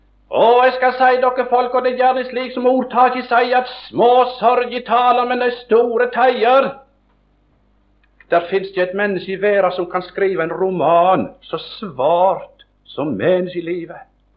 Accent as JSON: {"language": "Norwegian", "region": "Agder", "country": "Norway", "said": "Det var en av mine venner hjemme i Setesdalen"}